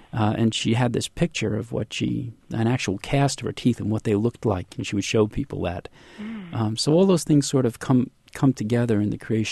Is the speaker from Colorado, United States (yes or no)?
no; New Jersey, United States; moved away; I'm from New Jersey, and when I first moved to the South, after I was there a month or so, I would find myself slowing down and picking up a Southern accent